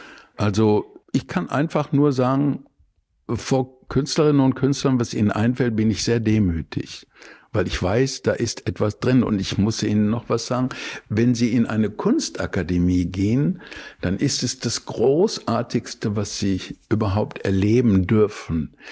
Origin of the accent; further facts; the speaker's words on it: Bottrop, North Rhine-Westphalia, Germany; ich komme aus Bottrop.